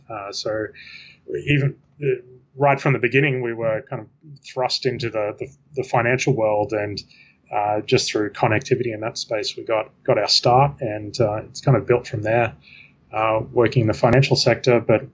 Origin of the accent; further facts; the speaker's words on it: Australia; moved away as an adult; now in Washington, United States; So I'm an Australian living in Washington, D.C. I moved to the States about 5 years ago